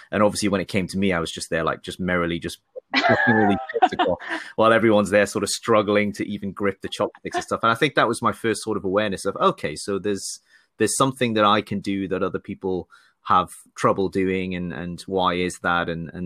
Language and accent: English; Newcastle, North East England, United Kingdom; also born or lived in Sunderland; And then I grew up basically in Newcastle, which is, you know, pretty much the same from an accent perspective, but very much not the same from a footballing perspective.